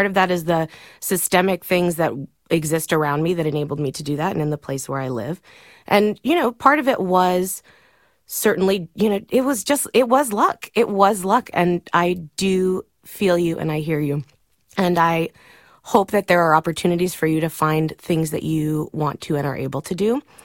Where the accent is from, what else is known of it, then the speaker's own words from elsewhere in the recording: Miami, Florida, United States; You know, I grew up with a very modest background. I grew up in Miami. My dad was a Cuban immigrant